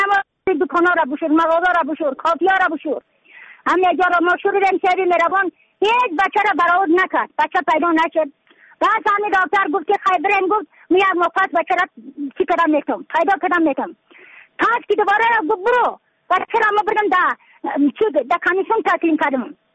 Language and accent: Persian; Badakhshan, Afghanistan; از بدخشان هستم، مرکز بدخشان، ولسوالی اکلی پایان، قیره وینگ